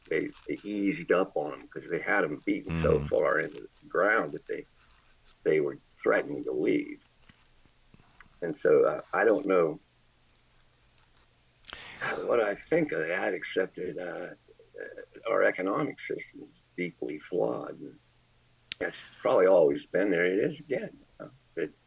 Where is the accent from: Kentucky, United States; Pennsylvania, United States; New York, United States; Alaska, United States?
Pennsylvania, United States; Sharon; I grew up in Sharon, Pennsylvania, about 40 miles northwest of Pittsburgh.